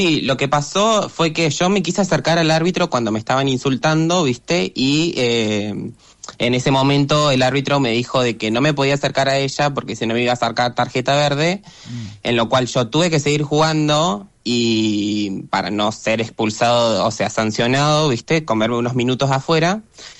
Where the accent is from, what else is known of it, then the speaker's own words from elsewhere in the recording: Chubut, Argentina; now in Córdoba, Argentina; soy jugador de hockey hace 15 años, soy de Chubut y estoy viviendo acá en Córdoba.